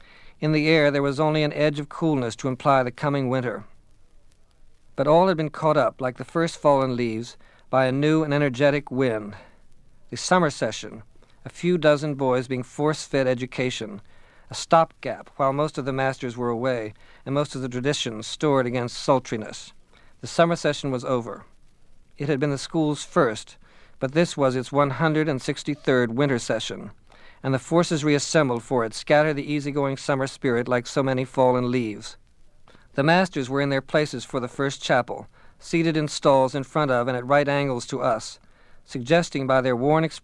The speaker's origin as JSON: {"language": "English", "region": "West Virginia", "country": "United States", "said": "It happens to be my home state of West Virginia."}